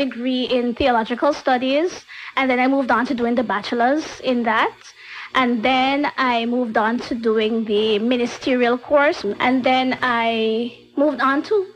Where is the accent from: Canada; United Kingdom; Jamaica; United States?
Jamaica; now in St. Martin; I'm from Jamaica, and I've been living in St. Martin now for about 13 years, living and teaching here.